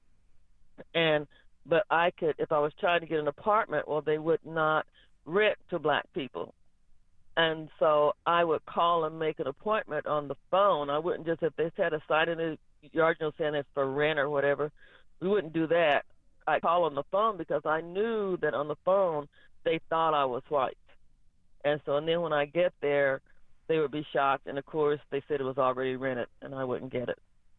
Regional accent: Pittsburg, Kansas, United States; because I was raised in Pittsburgh, Kansas, which is very few black people live there. And I was the only black in my class until I was in the sixth grade.

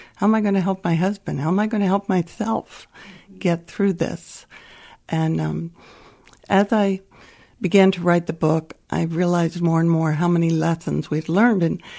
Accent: New Jersey, United States; now in West Michigan, United States; No, actually, we came from New Jersey, but we've been here since college, so for over 40 years, and we consider West Michigan our home.

